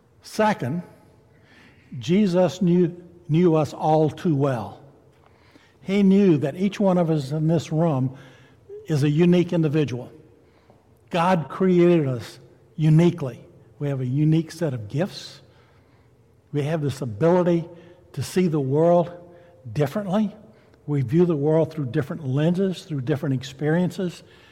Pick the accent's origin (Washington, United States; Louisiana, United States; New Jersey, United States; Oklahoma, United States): Louisiana, United States; I grew up in Louisiana. There's a different accent in North Louisiana than there is in South Louisiana.